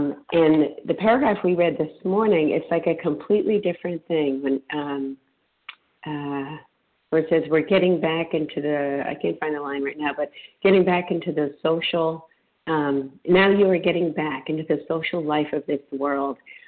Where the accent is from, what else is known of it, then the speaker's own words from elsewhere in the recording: Massachusetts, United States; I'm from Massachusetts, a grateful, recovered, compulsive eater.